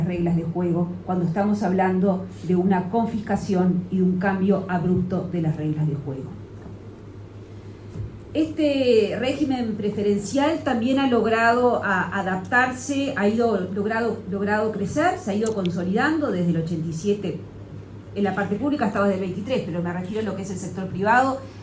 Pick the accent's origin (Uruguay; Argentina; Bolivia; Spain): Uruguay; como uruguayos